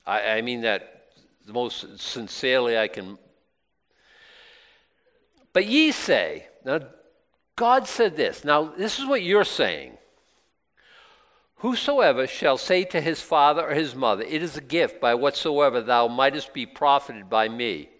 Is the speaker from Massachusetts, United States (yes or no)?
yes; Boston, Massachusetts, United States; I think Paul Revere, he's my hero, and I grew up in Boston